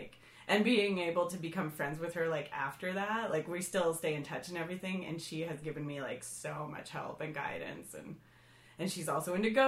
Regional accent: Utah, United States; because I always bring up that I'm from Utah, and I always kind of talk about it, because I write these Mormon jokes

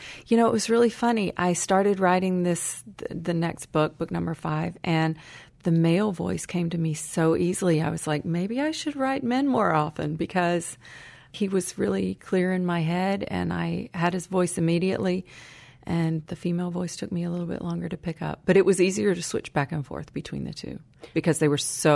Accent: Kingsport, Tennessee, United States; I actually grew up in Tennessee. Yeah, I grew up in Kingsport. My parents still live there.

